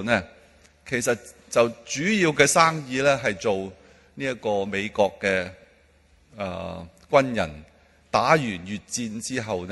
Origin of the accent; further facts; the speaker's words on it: Wan Chai, Hong Kong; 我在湾仔的酒吧区中长大，读的是一间执了粒的小学。